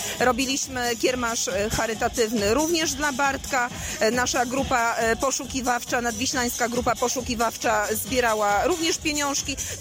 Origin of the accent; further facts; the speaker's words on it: Annopol, Lublin Voivodeship, Poland; Jesteśmy z Annopola, reprezentujemy Stowarzyszenie Mieszkańców Gminy Annopol Szansa.